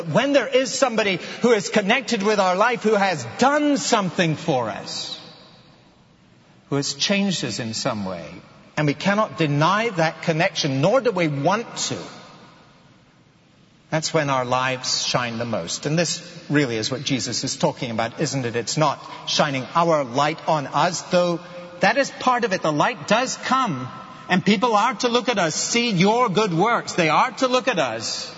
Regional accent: Edinburgh, Scotland, United Kingdom; So I'm 14 years of age. It's 1966. I'm living in my hometown of Edinburgh.

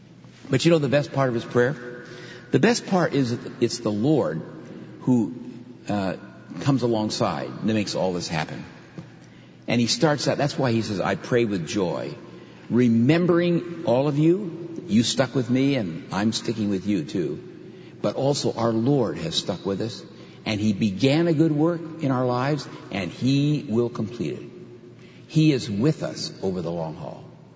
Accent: Berkeley, California, United States; also born or lived in Seattle; now in Manila, Philippines; So we're both, you know, urban people. I'm from Berkeley and Seattle, and now I'm here in Manila

